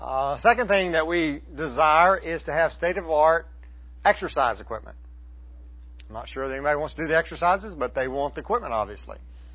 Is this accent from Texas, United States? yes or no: yes; Texas, United States; about 5 years ago from my hometown, old town in West Texas.